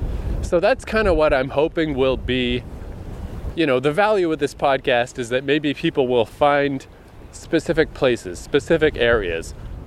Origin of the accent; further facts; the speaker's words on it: New Brunswick, Canada; I'm back home, not all the way back home. I'm from New Brunswick.